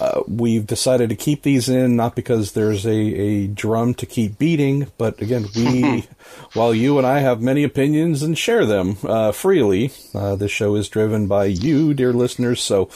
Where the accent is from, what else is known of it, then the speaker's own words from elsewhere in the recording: United States; And again, I can't tell you if those feelings are because I am an American or what, but at least might be a thought process to offer from this side of the Atlantic.